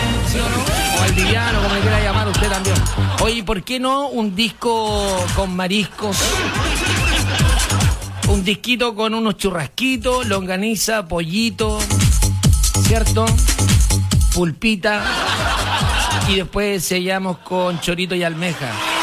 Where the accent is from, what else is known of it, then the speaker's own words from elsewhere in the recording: Valparaíso, Chile; now in Santiago, Chile; de Valparaíso, ahora estoy en Santiago.